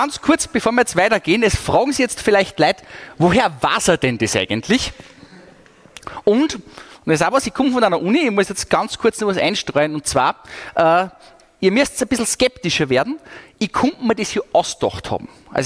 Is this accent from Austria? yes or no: yes; Austria; wir sind Österreicher, also in Österreich müsst ihr wissen, wir sind alle ein bisschen neidig.